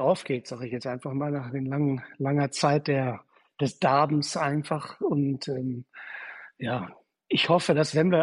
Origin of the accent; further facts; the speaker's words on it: Dorsten, North Rhine-Westphalia, Germany; Ich komme aus Dorsten eigentlich, bin auch in Dorsten zur Schule gegangen